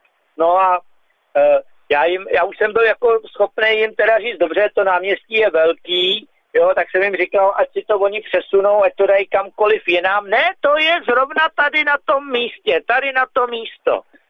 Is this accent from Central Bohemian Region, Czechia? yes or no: no; Prague, Czechia; říkám z Prahy, jo, z Pražák, no jo, no, tak, a říkám, ale já jsem jiný Pražák, já jsem ze Žižkova.